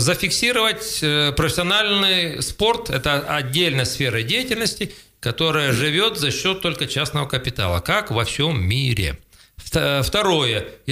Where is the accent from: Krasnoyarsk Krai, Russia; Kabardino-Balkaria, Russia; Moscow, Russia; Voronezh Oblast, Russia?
Krasnoyarsk Krai, Russia; и создали в Сухобузимском районе, на моей малой родине